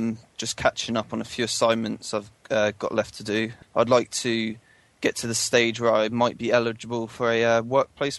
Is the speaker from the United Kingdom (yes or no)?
yes; Tewkesbury, South West England, United Kingdom; I'm from Tewkesbury and I'm on the art and animation course.